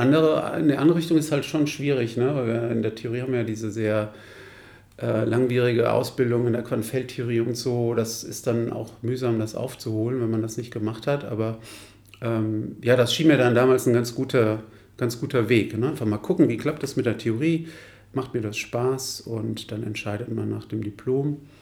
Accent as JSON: {"language": "German", "town": "Wiesbaden", "region": "Hesse", "country": "Germany", "tie": "born or raised there", "said": "Ja, ich bin in Wiesbaden aufgewachsen, dann in Mainz studiert."}